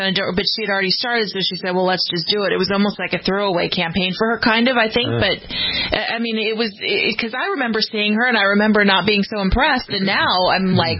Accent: California, United States; I guess maybe as a Californian, I may know she's been on my radar a little longer

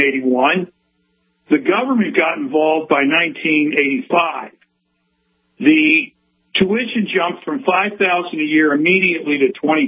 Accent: Ohio, United States; I grew up in Ohio, and I went to medical school in Ohio.

